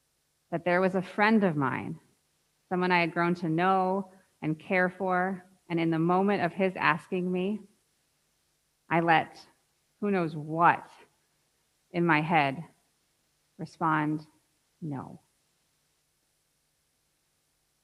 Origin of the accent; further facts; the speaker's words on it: United States; I would never be a part of the community, precisely because I was from America, I was a white woman, and I was going home.